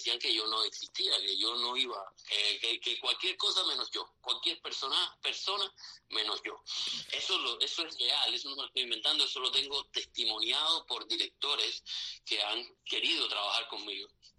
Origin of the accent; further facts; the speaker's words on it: Cuba; moved away; desde que salí de Cuba en el 2005, yo salí de Cuba sabiendo que no iba a regresar